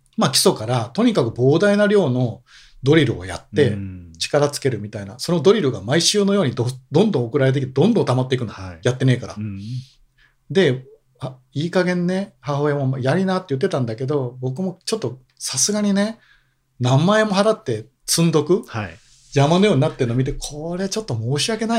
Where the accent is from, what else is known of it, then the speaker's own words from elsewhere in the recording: Osaka, Japan; 僕も大阪出身なんで、同じ大阪の高校球児がもう全国で大ブームになって